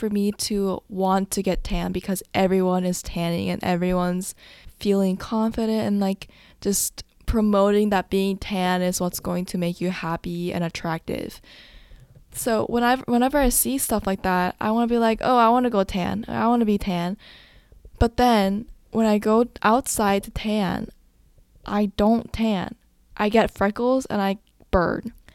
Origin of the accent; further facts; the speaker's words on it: United States; being Korean American and knowing standard of beauty in both places, it's hard for me to decide which side to lean on.